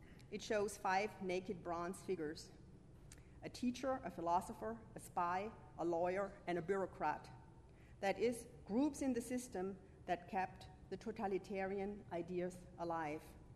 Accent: Stuttgart, Baden-Württemberg, Germany; I grew up in Stuttgart, the capital of Baden-Württemberg, but I have ancestors on both sides of my parents from the Leipzig area.

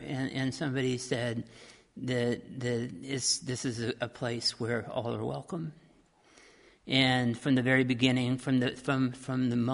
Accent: Eudora, Kansas, United States; I'll start my story by telling you that I was born in Lawrence, Kansas, last day of 1957, and I'm a Jayhawk, and it's not my fault. But I was raised on a little farm outside of Eudora, Kansas, a few miles east of Lawrence

